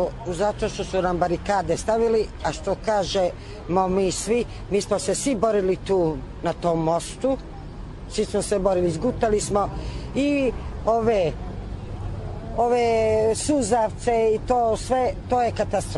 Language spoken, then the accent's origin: Serbian; Mitrovica, Mitrovica District, Kosovo; also born or lived in Peć; u peći sam rođena tamo, ali moj otac je došao tu davno u Mitrovicu od 53. tu 53. godine. Tu sam odrasla faktički u Mitrovici